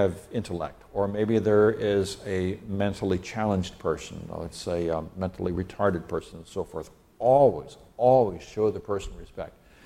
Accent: Nigeria; I grew up in Nigeria, West Africa, and where there were still some lions out in the wild and so forth.

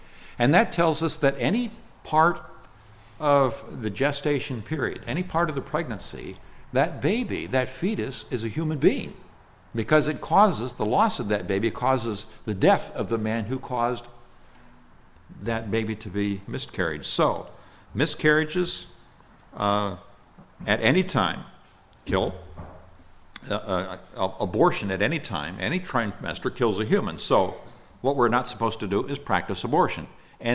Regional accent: Nigeria; Keep in mind that I grew up in Nigeria, West Africa, one of the troubled nations.

